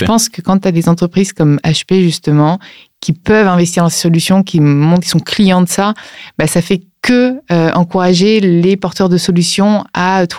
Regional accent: Italy; Moi, je suis italienne, hein, j'aime bien la slow life

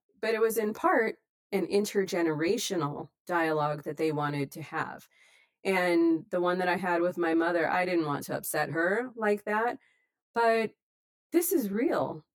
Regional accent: Los Angeles, California, United States; Yeah, so I'm from Los Angeles. We were sitting in traffic, which is a very LA thing to do.

